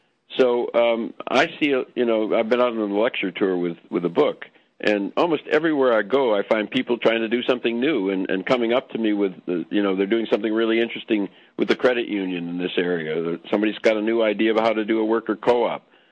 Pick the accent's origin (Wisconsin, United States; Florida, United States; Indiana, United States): Wisconsin, United States; I'm from Wisconsin, and I was brought up in Wisconsin during the Joe McCarthy era.